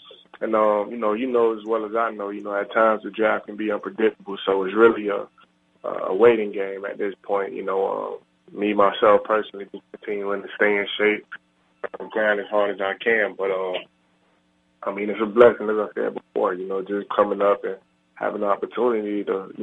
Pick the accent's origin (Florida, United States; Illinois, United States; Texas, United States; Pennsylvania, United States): Florida, United States; You know, just being from South Florida, growing up in South Florida, and playing for the Miami Hurricanes, you know, you naturally develop that competitive fire.